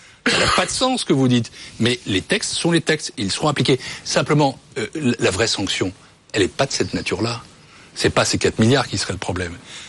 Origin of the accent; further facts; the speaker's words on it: France; Et je suis français, européen, mais français